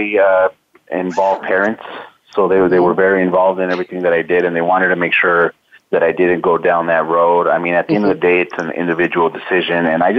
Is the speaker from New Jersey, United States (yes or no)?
no; Los Angeles, California, United States; My parents are born and raised in Guatemala. So I'm 100% Guatemalan. And I was born here in the States, but I did grow up in Southern California in the Los Angeles area. And we grew up in a very poor neighborhood.